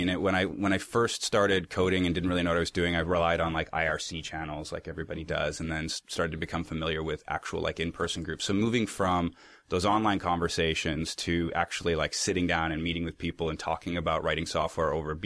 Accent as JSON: {"language": "English", "town": "Richmond", "region": "British Columbia", "country": "Canada", "tie": "born or raised there", "also_born_or_lived": "Vancouver", "said": "Yeah, I actually grew up in Richmond. Mm-hmm. I was born in Vancouver, but I grew up in Richmond."}